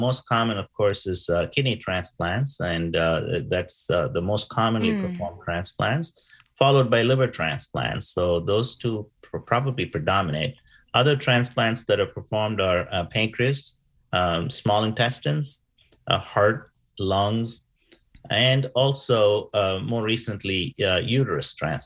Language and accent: English; India; moved away as an adult; I grew up in India during my early years and immigrated to the West in the late 80s, right after medical school.